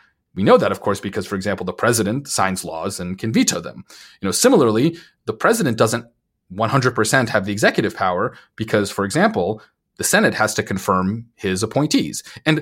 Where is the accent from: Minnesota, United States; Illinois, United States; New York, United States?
Minnesota, United States; my home state of Minnesota